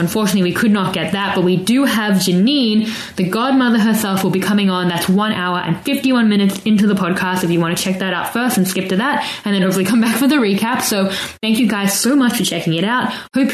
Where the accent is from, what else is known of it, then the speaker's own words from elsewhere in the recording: Australia; accent: Australian; See, I don't even know what my accent is. So, because I don't have, like, a traditionally really Australian accent, but I think people who listen to the podcast internationally think my accent is just traditional Australian, but it's not.